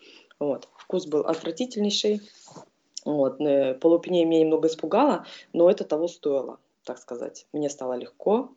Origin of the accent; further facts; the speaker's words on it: Sevastopol, Ukraine; now in Istanbul, Turkey; Я из Крыма, из Севастополя, родом оттуда. Так что вот так вот еще представлюсь. Но живу я в Турции уже давно, в Стамбуле.